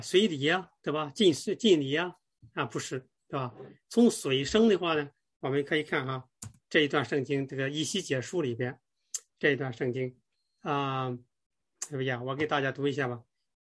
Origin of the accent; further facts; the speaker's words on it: China; 就跟有的时候那个我们中国人有的时候说话说